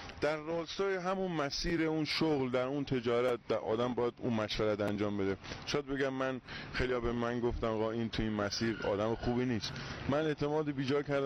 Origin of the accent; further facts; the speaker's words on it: Nowshahr, Mazandaran, Iran; من خطه سرسبز شمال